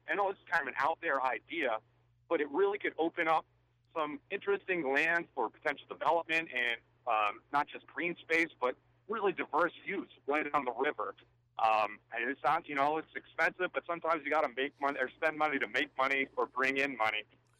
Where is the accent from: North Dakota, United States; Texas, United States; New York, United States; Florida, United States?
New York, United States; Albany; also born or lived in Seattle; So I grew up in Albany. I moved out west to Seattle area for about 10 years, and now I'm back.